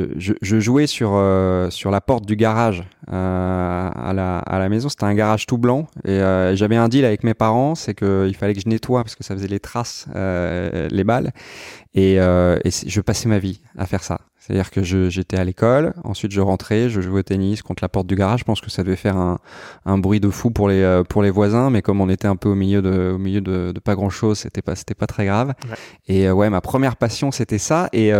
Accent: Plassac, Nouvelle-Aquitaine, France; also born or lived in Yvelines / Seine-et-Marne / Chinon; je suis né dans les Yvelines, mais j'ai grandi de 0 à 10 ans à peu près en Gironde, près de Blaye, dans un petit village qui s'appelle Plassac, qui doit avoir encore aujourd'hui un peu moins de 1000 habitants.

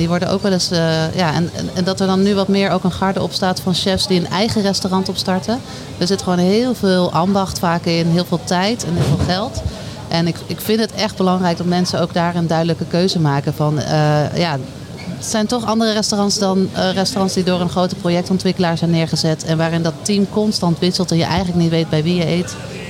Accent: Amsterdam, North Holland, Netherlands; Nee, ik kom uit Amsterdam.

